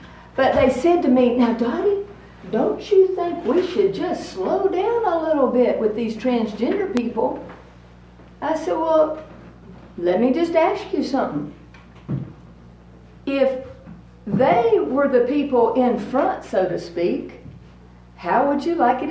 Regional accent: Atlanta, Georgia, United States; also born or lived in Kentucky; So yes, I am from the South. I grew up in Atlanta. And then I spent 22 years in Kentucky before I met this wonderful woman and married her.

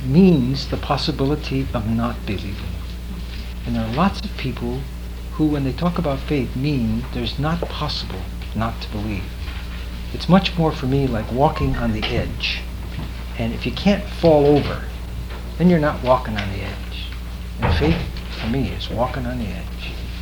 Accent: Missouri, United States; I came from Missouri, and I hung around with people who believe too much.

